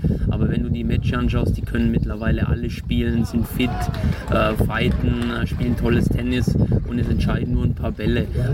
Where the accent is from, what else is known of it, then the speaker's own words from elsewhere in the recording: Germany; dass ich sehr viele Turniere in Deutschland, in meiner Heimat spielen konnte.